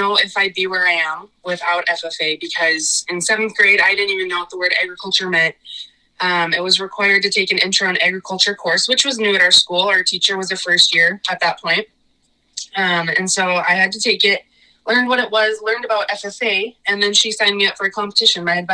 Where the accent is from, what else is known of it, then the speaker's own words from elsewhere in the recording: Minnesota, United States; And I'm from Region 1, which is this northwest corner of Minnesota, and we're the second largest.